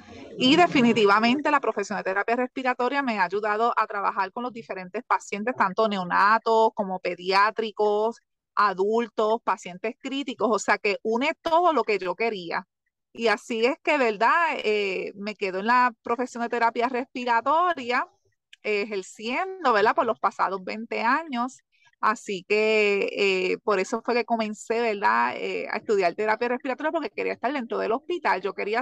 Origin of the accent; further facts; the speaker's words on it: San Germán, Puerto Rico; Soy del pueblo de San Germán, Puerto Rico.